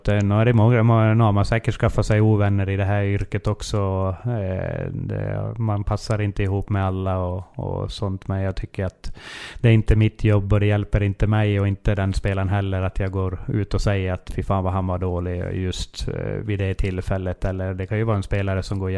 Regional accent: Norrbotten County, Sweden; när jag är norrbottning

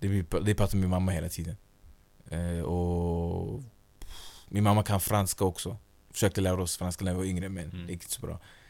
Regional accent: Stockholm County, Sweden; Jag kommer från norra Stockholm där. En liten ort där uppe.

